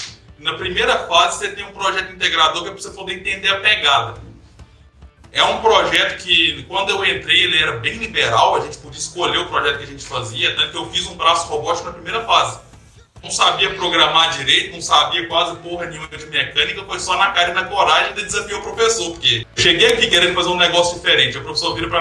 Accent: Minas Gerais, Brazil; moved away; quando eu vim de Minas, a gente falava período da faculdade, aqui o pessoal falava fase.

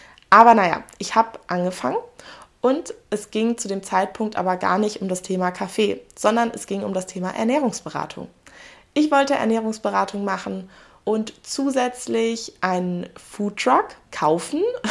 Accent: Saarbrücken, Saarland, Germany; also born or lived in Berlin; Also ich war wieder in Saarbrücken, in meiner Heimatstadt, und habe geschaut, was gibt es dort noch nicht. Was gibt es aber schon in anderen Städten, weil ich kam ja direkt aus Berlin.

